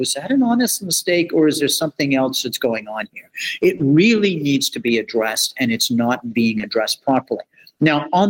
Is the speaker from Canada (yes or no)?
yes; Canada; the Americans, I'm a Canadian, as you know, the Americans are well ahead of the federal Canadian parliament